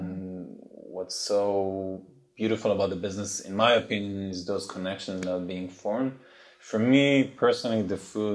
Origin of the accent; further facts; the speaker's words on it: Israel; So it's funny, the dish that I grew up in Israel is my mother's schnitzels.